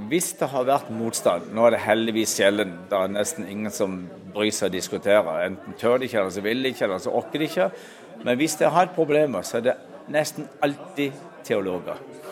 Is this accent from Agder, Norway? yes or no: yes; Mandal, Agder, Norway; og der var der en båtbygger hjemme i Mandal som ba for Guds eiendomsfolk. Og det gikk inn i mitt hjerte, og da var jeg bare ca. 6 år.